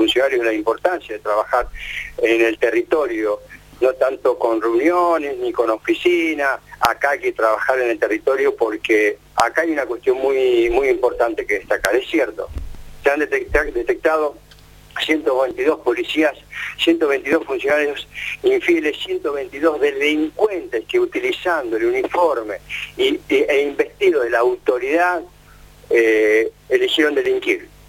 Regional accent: Santa Fe, Argentina; soy oriundo de la ciudad de Santa Fe, venía siguiendo muy de cerca todo lo que pasaba en mi provincia

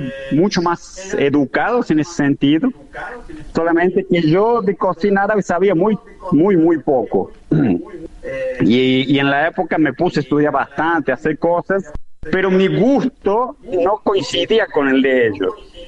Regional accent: Argentina; No, no soy italiano, soy argentino.

